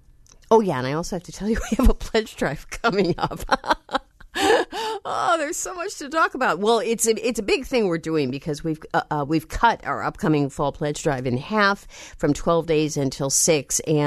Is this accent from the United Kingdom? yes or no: no; Chicago, Illinois, United States; I'm from Chicago, Mike Royko, Sidney Harris, some of those columnists